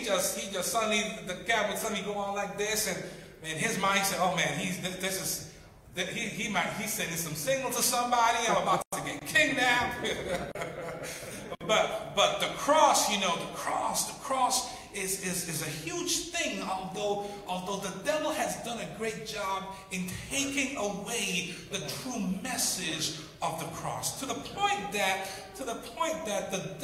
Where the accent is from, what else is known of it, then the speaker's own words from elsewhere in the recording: San Andrés and Providencia, Colombia; Originally, I am from Colombia, South America. I'm from some islands of Colombia that used to be British colonies. That's why we pretty much mix. … they're like, ain't nothing Hispanic into that. It used to be a British colony, West Indies